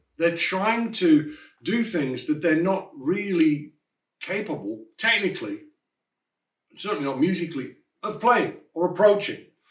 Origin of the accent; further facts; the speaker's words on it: England, United Kingdom; I come from England. British trombone players think they have the best trombone style in the world, as do the French, as do the Americans.